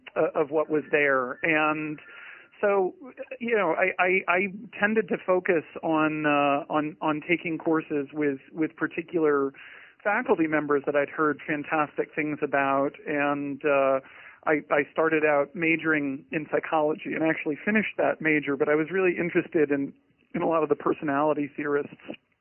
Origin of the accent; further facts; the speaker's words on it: Portland, Maine, United States; Well, I grew up just outside of Portland, Maine, which is a gorgeous place to live